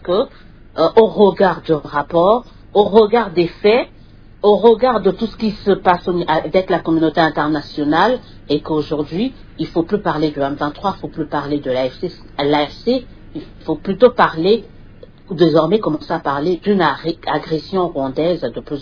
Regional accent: DR Congo; en tant que Congolaise

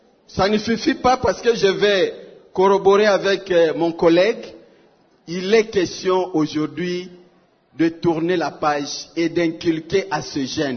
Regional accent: Ituri, DR Congo; Je suis congolais, je suis itourien par nature.

